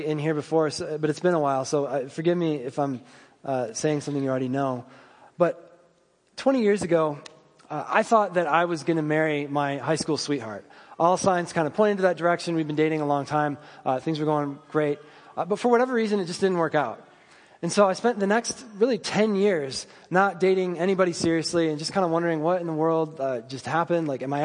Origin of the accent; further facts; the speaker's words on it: Michigan, United States; I'd seen God's faithfulness in the formation of a new church in my hometown when I moved back to Michigan